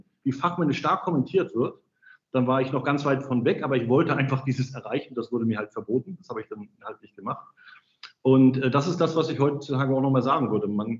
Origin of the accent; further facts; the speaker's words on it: Rostock, Mecklenburg-Vorpommern, Germany; also born or lived in Berlin; in Rostock habe ich dann überlegt, das ist meine Heimatstadt, und da bin ich nach 20 Jahren Berlin auch wieder hingezogen.